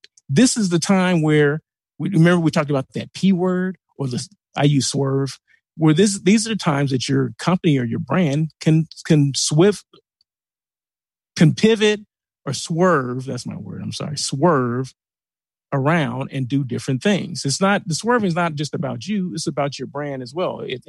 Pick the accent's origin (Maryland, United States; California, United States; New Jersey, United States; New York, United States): California, United States; Blythe; I'm from Blythe, California, right? A little small. LA is about 3 hours and some change east. So take the 10 freeway, you'll run right through Blythe, right?